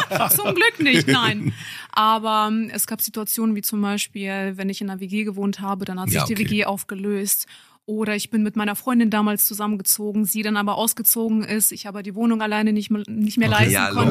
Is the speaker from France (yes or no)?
no; Russia; Ich bin Russin, genau.